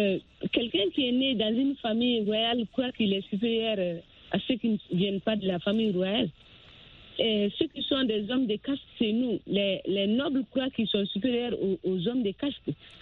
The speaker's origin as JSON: {"language": "French", "country": "Mali", "said": "chez nous au Mali, ici"}